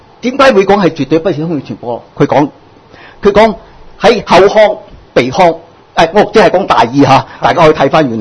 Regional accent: Hong Kong; 我哋香港人好巴闭啊

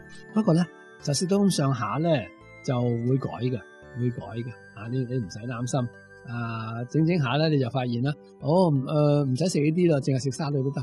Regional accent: Hong Kong; 系即系我哋香港人会真系觉得好惭愧嘅

